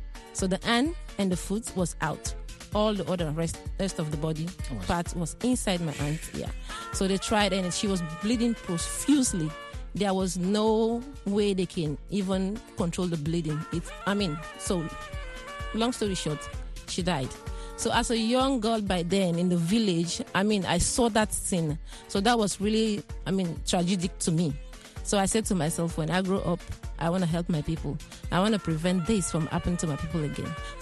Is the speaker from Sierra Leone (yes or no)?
yes; Sierra Leone; now in United States; growing up in Sierra Leone, I saw the desperate need for the health sector. So when I came in the U.S., my focus was to help my people back in Sierra Leone.